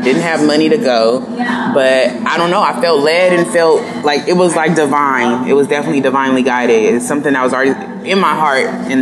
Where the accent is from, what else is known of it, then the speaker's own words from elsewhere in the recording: San Diego, California, United States; You know, growing up in San Diego, there's a lot of East Africans here.